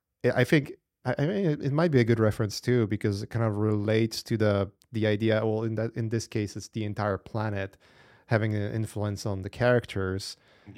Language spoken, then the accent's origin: English; Poland; because I come from Poland. I was born in Poland.